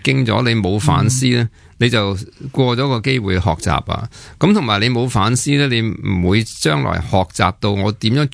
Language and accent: Cantonese; Hong Kong; 其实你话我，譬如我哋香港人好多咧，就即系你睇电视告白